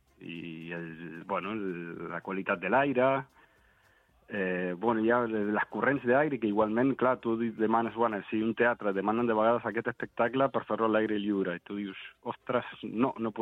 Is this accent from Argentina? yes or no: yes; Argentina; now in Spain; jo soc argentí, vaig néixer a l'Argentina